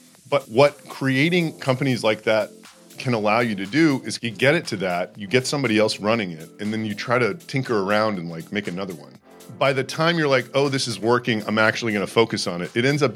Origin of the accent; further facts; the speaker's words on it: Houston, Texas, United States; And I grew up in Houston, Texas, you know, no real drama there. It was kind of my boring childhood, you know.